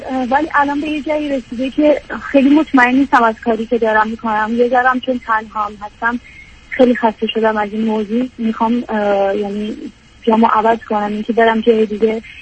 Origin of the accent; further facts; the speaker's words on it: Iran; moved away; 4 سال تنها زندگی میکنم، یعنی از ایران اومدم اینجا.